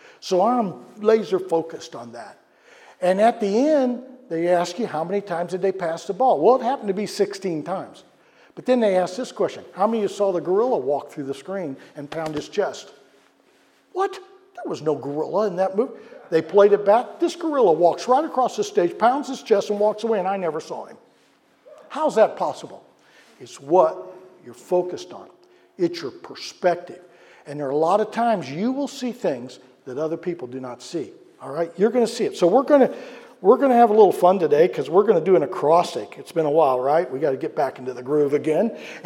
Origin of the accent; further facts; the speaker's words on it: St. Louis, Missouri, United States; when I was a little kid growing up in St. Louis, we lived on a very busy street. It was called Big Bend Boulevard.